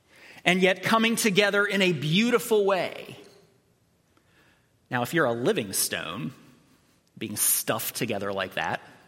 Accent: United States; I mean, I'm an American. You know, we pull ourselves up by our bootstraps.

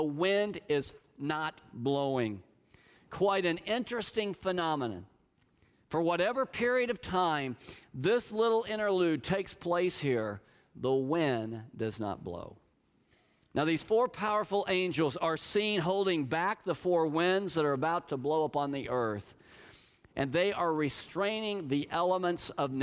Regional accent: Oklahoma, United States; I mean, Kathy and I grew up in Oklahoma.

